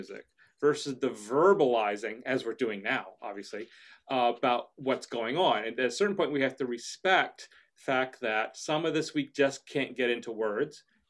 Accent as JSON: {"language": "English", "region": "Texas", "country": "United States", "tie": "born or raised there", "lives_now": "Indianapolis, United States", "said": "Oh, by growing up in Texas, country fried steak, fried okra, mashed potatoes, and way too much gravy."}